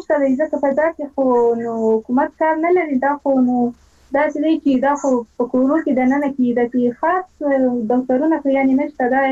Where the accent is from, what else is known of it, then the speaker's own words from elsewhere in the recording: Ghazni, Afghanistan; زه ډیر ویاړم چې زه د غزنی ولایت یم.